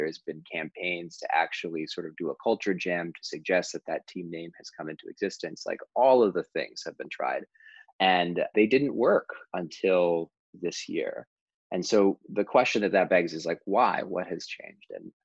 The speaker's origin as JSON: {"language": "English", "town": "Oakland", "region": "California", "country": "United States", "tie": "born or raised there", "said": "I grew up in Oakland, Oakland, California, which is, you know, a Black Mecca in its own right."}